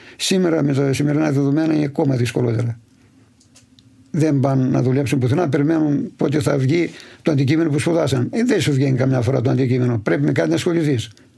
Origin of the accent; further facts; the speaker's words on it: Polydendri, Greece; Όταν ήμασταν μικροί, πηγαίναμε σε κανένα χωριό και μερικοί παλιότεροι μας ρωτούσαν από πού είσαι και τα λοιπά. Και άμα λέγαμε από το Πολυδέντρη, παράδειγμα, ήρθαν οι άντρες, μας έλεγαν ειρωνικά.